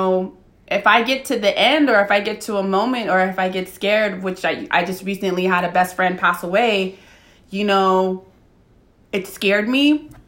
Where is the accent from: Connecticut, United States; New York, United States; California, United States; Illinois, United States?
California, United States; San Francisco; So, and I come from San Francisco where everybody talks to themselves.